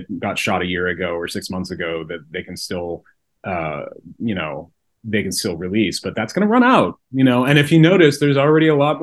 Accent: Moscow, Idaho, United States; moved away as an adult; also born or lived in Sun Valley; I didn't grow up in Sun Valley, I grew up in Moscow, but it's mm-hmm. like the smell or the air or something

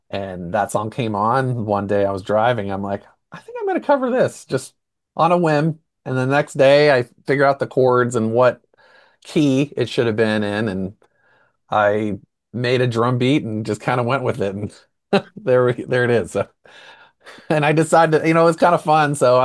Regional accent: Pittsburgh, Pennsylvania, United States; I'm playing an album release show in Pittsburgh, obviously my hometown, on July 11th.

